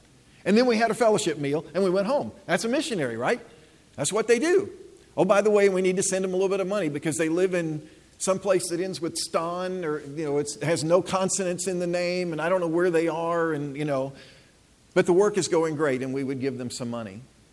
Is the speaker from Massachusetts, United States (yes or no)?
no; St. Louis, Missouri, United States; I was raised in the St. Louis area. I was baptized at the Southside Church of Christ in November of 1966.